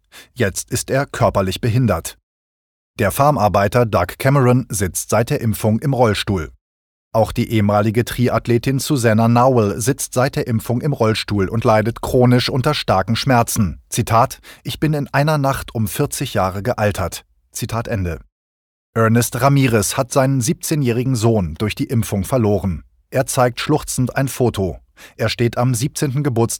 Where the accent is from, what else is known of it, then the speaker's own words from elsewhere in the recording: Schleswig-Holstein, Germany; schauen wir uns die regierungsoffiziellen Zahlen für mein Heimatbundesland Schleswig-Holstein einmal entspannt an.